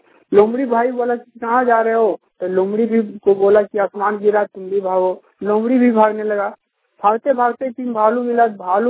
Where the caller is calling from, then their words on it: Jharkhand, India; मैं दारूप्रखंड से बोल रहा हूँ।